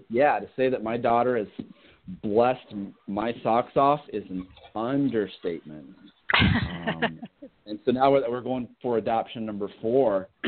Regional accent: Iowa, United States; I grew up in Iowa. All right. I grew up around corn stalks and farmers and cows.

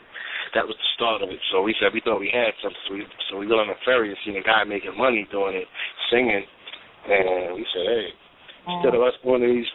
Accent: Staten Island, New York, United States; Well, we're all from Staten Island, New York. Most of us are related.

